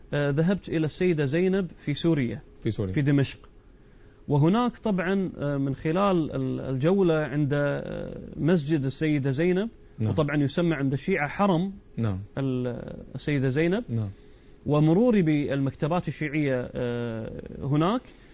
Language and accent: Arabic; Kuwait; مثل مسجد الإمام الحسين عندنا في الكويت